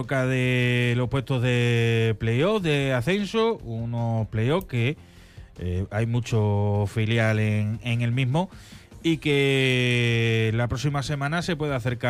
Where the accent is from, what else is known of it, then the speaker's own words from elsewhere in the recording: Villar del Rey, Extremadura, Spain; No, jugó en mi pueblo. Jugó en Villa del Rey